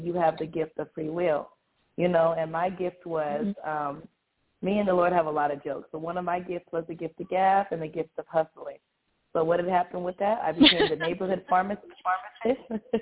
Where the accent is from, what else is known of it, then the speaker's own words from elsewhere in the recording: Granada Hills, California, United States; also born or lived in Pacoima, California; was raised in a pretty good area, Granada Hills, California. I lived in Pacoima, California, but I was raised in Granada Hills, California. It was a predominantly Jewish area, Jewish neighborhood.